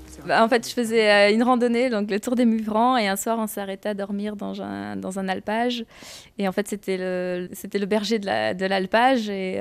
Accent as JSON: {"language": "French", "town": "Quimper", "region": "Brittany", "country": "France", "moved": "as an adult", "said": "Je venais de Quimper. Diététicienne, enfin, je venais de Quimper, mais je travaillais sur Brest. Et voilà, j'ai tout quitté à 22 ans et pour aller travailler dans cet alpage en Suisse."}